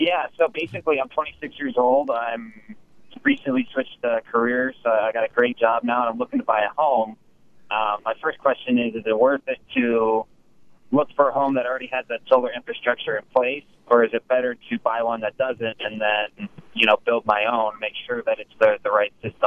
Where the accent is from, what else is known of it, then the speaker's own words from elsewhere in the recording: Arizona, United States; I was born and raised in Arizona, and the whole solar debate's been going on for a long time.